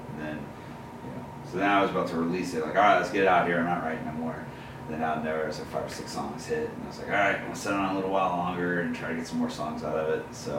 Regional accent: Lubbock, Texas, United States; I'm originally from Lubbock, and when I was starting out, we have a bar up there

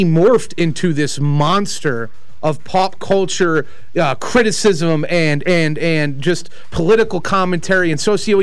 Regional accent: United States; what I was seeing through my eyes as an American

